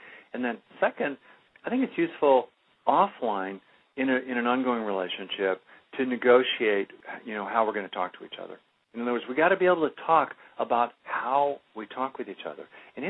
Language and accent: English; California, United States; I grew up in California, really weird, you know, in California.